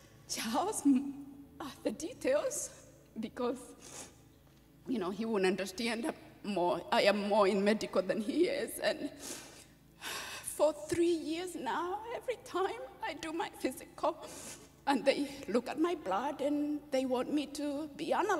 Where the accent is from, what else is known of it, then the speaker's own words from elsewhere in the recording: Kenya; you know, it's normal, you know, as a Kenyan to have abnormal blood cells.